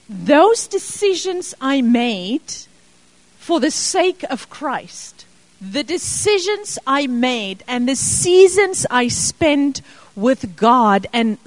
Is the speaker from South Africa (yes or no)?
yes; South Africa; moved away; We still don't have a blood family member in this country. We're born and raised in South Africa.